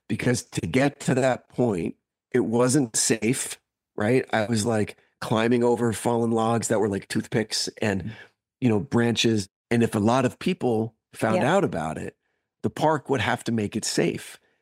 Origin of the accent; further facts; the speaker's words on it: New Jersey, United States; I grew up in North Jersey, really close to what's called the most haunted road in America, called Clinton Road.